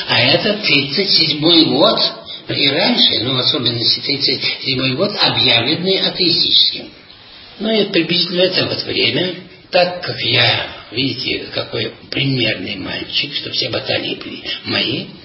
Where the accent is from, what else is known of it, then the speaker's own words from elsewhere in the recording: Penza Oblast, Russia; Я родом из Пензенской губернии, и там проживал свое детство, вначале в деревне, потом в райцентре.